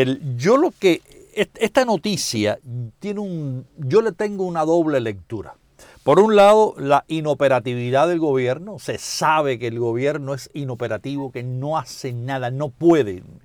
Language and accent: Spanish; Cuba; moved away; Todos nosotros nos fuimos de Cuba.